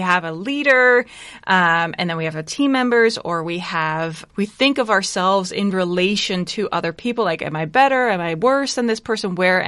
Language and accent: English; Netherlands; moved away as an adult; now in United States; So I am a recent transplant to Iowa. I'm born and raised in the Netherlands, where I did my undergraduate, my master's, and my graduate studies. And I moved to the United States about 3.5 years ago.